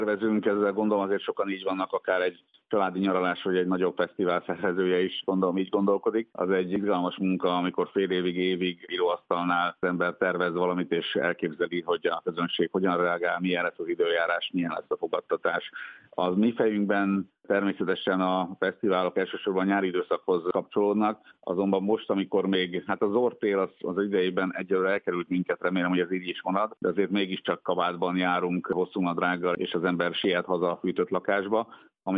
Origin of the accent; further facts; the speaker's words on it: Sopron, Győr-Moson-Sopron, Hungary; born there; Én magam soproni születésű vagyok, és hát most már egyre ritkábban járok haza